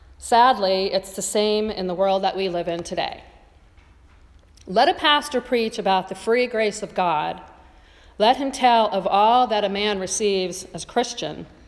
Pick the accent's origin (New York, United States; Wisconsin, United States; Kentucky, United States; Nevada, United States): Nevada, United States; Las Vegas; many of you know that that's where I'm from. Las Vegas is my hometown.